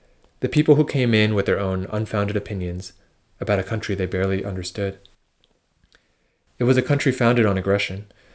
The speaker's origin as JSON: {"language": "English", "town": "Brooklyn", "region": "New York", "country": "United States", "tie": "born or raised there", "moved": "as an adult", "lives_now": "Seattle, United States", "said": "for me, I grew up in Brooklyn, and I spent all of my life there until going to college."}